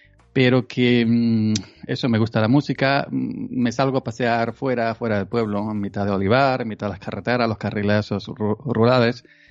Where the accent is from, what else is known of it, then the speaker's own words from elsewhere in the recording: Granada, Andalusia, Spain; He estado en el norte trabajando de temporero, en La Rioja, incluso en Cataluña, en Zaragoza. Pero que soy natural de Granada, vivo en Andalucía, en un pueblo de Córdoba. Y bueno, me dedico al campo.